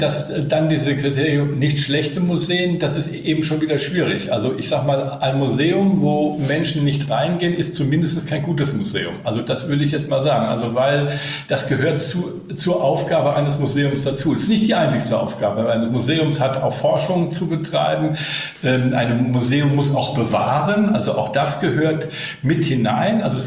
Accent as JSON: {"language": "German", "region": "Berlin", "country": "Germany", "tie": "born or raised there", "said": "hier in meiner Heimatstadt Berlin"}